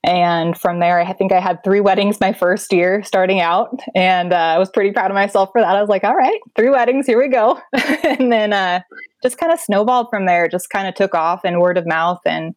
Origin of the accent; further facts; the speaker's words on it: Chinook, Washington, United States; I actually worked at a coffee shop in my hometown, and it was right on the port. It was the port of Chinook there.